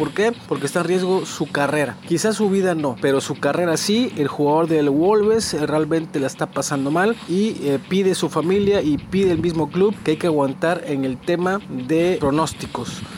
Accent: Mexico; casos que duelen como mexicanos

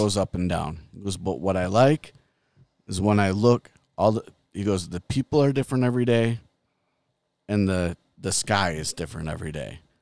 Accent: Chicago, Illinois, United States; I mean, I grew up in the Chicago area, and I'm not going to compare it to Alaska.

